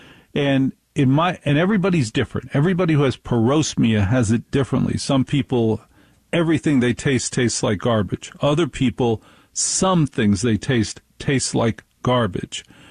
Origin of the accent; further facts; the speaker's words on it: New Jersey, United States; I'm from Jersey. We eat hot dogs with ketchup.